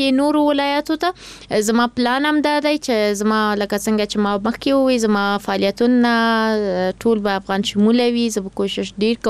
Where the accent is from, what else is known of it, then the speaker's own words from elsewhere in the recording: Kabul, Afghanistan; born there; زه په کابل کې زیږېدلی یم